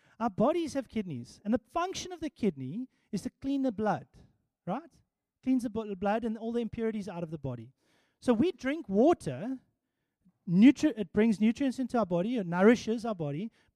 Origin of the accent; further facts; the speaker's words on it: Port Elizabeth, Eastern Cape, South Africa; I was about 14 years old, 15 years old, and I love fishing, and I grew up in Port Elizabeth